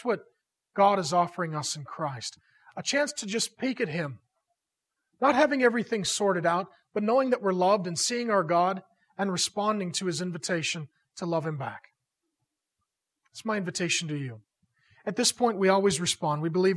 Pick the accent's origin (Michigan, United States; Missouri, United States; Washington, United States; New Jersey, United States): Washington, United States; SeaTac; I grew up in SeaTac. No one influential lives in SeaTac.